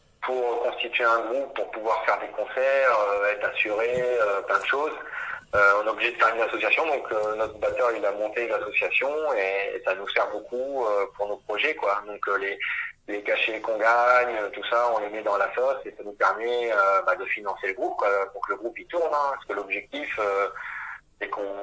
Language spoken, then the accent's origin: French; Alençon, Normandy, France; chez nous à Alençon